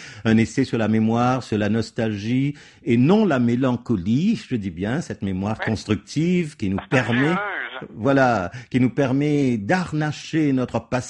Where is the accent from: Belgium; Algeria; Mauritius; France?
Mauritius; Alors, en tant que mauricien, je l'ai rencontré à quelques reprises.